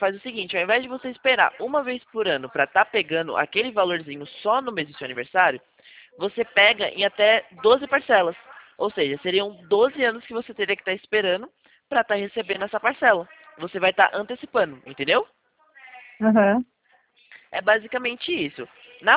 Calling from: Atibaia, São Paulo, Brazil; eu falo daqui de Atibaia, interior de São Paulo, da Poupacred.

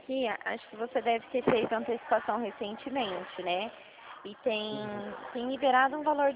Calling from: Dracena, São Paulo, Brazil; Eu falo do interior de São Paulo.

